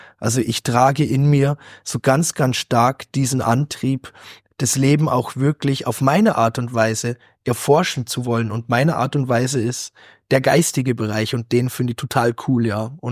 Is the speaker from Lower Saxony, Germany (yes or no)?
no; Bavaria, Germany; bin als Naturbursche aufgewachsen in Bayern, in einem Dörfchen, mehrere Dörfchen